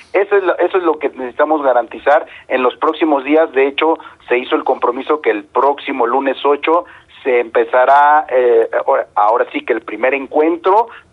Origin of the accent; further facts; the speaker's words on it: Mexico; no podemos dejar de hacer valer nuestra voz como trabajadores mexicanos